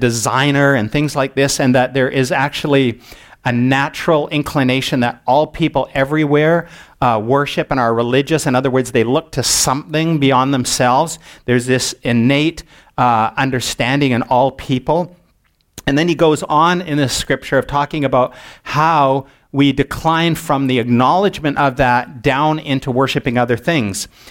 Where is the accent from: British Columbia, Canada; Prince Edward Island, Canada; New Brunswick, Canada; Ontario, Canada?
British Columbia, Canada; Port Alberni; I grew up on Vancouver Island on the far west coast of Canada in a small town called Port Alberni on the far west coast. Next stop west is Japan. And I grew up in a small Baptist church